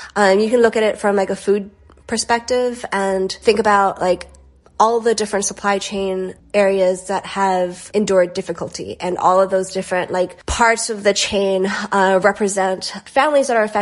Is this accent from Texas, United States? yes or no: no; Hawaii, United States; So I grew up in Hawaii. So my idea of Thanksgiving and Christmas is a little bit different from maybe what like a person raised on the mainland